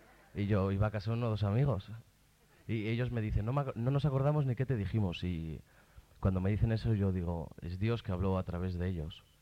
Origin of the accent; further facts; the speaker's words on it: Burgos, Castile and León, Spain; Yo nací, bueno, en una familia carismática hace 18 años. Yo soy de Burgos